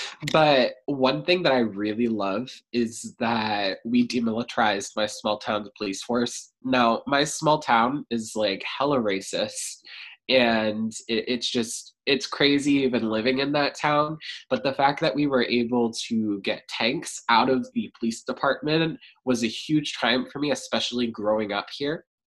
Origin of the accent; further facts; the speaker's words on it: Raleigh, North Carolina, United States; now in Sanford, United States; I come from Raleigh, North Carolina, and that's like a really, really big city compared to Sanford, Maine.